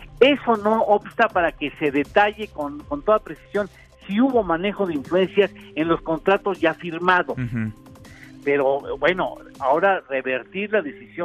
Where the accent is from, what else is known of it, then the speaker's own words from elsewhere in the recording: Mexico; Me da mucha tristeza como mexicano